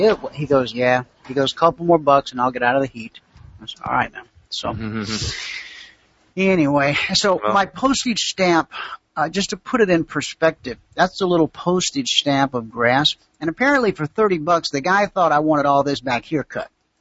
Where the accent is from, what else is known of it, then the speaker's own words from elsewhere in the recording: the South, United States; Now, for me growing up in the South where everybody has a lawn, that smell of fresh cut grass